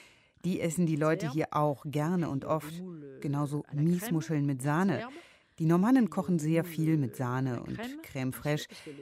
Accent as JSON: {"language": "German", "town": "Paris", "region": "Île-de-France", "country": "France", "said": "ich stamme eigentlich aus Paris und habe schon immer davon geträumt, auf dem Land zu leben."}